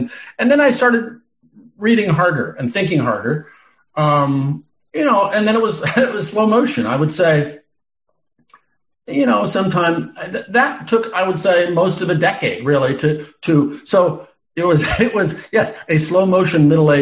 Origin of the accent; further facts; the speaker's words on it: Omaha, Nebraska, United States; moved away; I'd gone back to my hometown of Omaha, Nebraska for the last time.